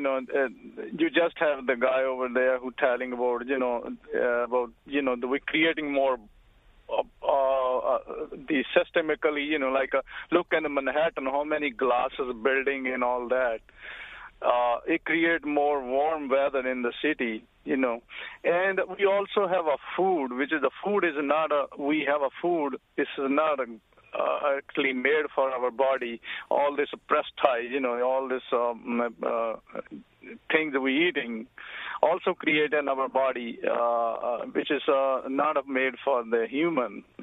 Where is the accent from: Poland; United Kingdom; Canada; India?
India; North India; now in New York City, United States; I grew up in India, in North India, near Delhi, and I'm a farmer, and now I'm a cab driver in New York City.